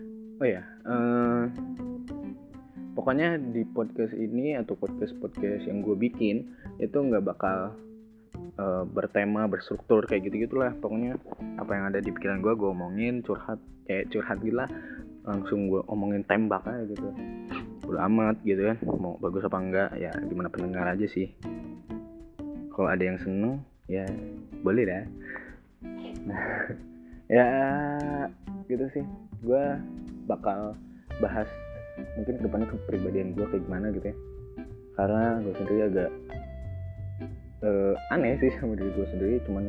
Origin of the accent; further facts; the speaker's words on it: Bandung, West Java, Indonesia; also born or lived in Banjarnegara; Ya gue lahir di Banjarnegara dan sekarang gue besarnya di Bandung ya. Dulu orang tua gue pindah ke Bandung pas ya beberapa bulan atau setahun setelah gue lahiran.